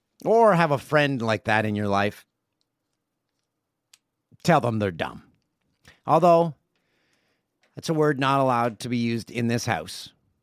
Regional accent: Peterborough, Ontario, Canada; They played game 3. At the Peterborough Memorial Center, the PMC, Monday night in my hometown.

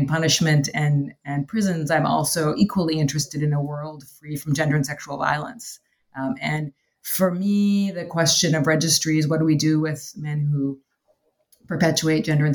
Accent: Canada; now in United States; I am from Canada originally.

